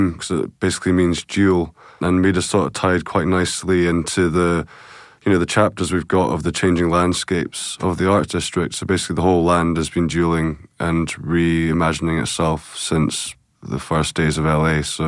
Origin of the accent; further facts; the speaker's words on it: Scotland, United Kingdom; Yeah, so I'm from Scotland.